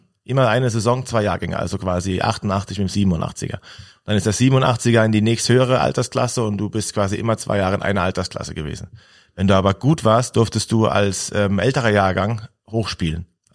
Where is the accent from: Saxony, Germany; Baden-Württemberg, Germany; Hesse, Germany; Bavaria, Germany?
Hesse, Germany; Lampertheim; Ich komme ja aus Lampertheim, das ist ja auch 25 Minuten von der Eishalle entfernt gewesen damals und es gab in der Region nur Mannheim.